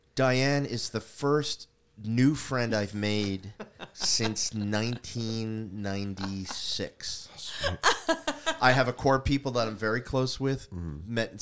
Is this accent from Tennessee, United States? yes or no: no; Oakland, New Jersey, United States; I grew up in Oakland, New Jersey, north of here, right on the New York State border.